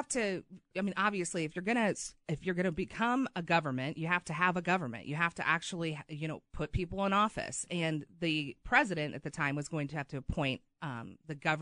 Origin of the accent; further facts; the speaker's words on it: Missouri, United States; And I grew up in Missouri, and I am a Mizzou fan.